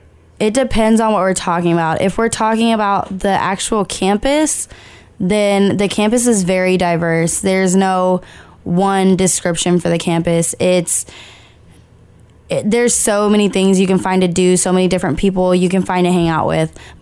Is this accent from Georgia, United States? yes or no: no; Shiner, Texas, United States; I'm from Shiner, like I grew up in Shiner. Shiner is way down south, and there's probably like less than 1,000 people in the town